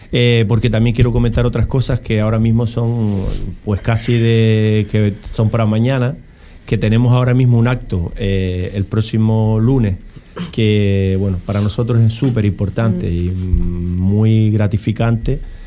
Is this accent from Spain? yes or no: yes; Canary Islands, Spain; Somos majoreros igual que los otros.